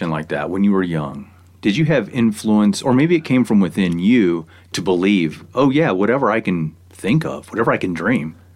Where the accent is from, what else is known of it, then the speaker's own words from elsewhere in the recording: Midwest, United States; You know, I grew up in the Midwest without mountains and without influence to do things like what you did